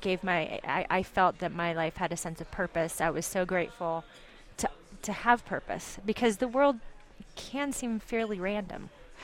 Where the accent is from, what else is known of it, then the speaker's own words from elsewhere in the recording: California, United States; was virtually indistinguishable from other, you know, fair hair, you know, other kids growing up in Southern California.